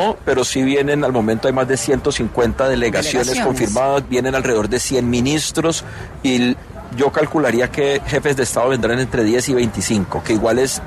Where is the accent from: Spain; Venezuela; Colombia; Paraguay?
Colombia; Cali, Valle del Cauca